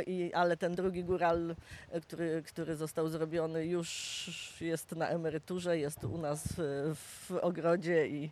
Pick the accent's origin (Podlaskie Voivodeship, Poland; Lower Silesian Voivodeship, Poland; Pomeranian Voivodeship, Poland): Lower Silesian Voivodeship, Poland; Wrocław; born there; Tak, urodziłam się we Wrocławiu, ale zawsze mnie w góry ciągnęło